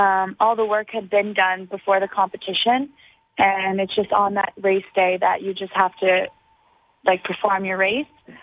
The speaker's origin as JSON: {"language": "English", "country": "Canada", "tie": "born or raised there", "said": "which were in my hometown. So that was something that I wanted to compete in, and Canada was bringing a large team because it was in Canada and it was my hometown."}